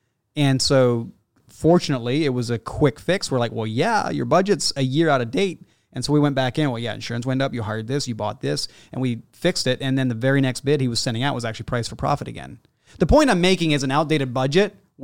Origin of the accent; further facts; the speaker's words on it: United States; now in Canada; I know we're in Canada here, I'm from the States.